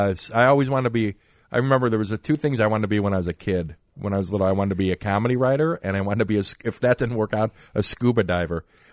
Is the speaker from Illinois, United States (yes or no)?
yes; Arlington Heights, Illinois, United States; Well, where I grew up in Arlington Heights, we moved out there when I was in sixth grade.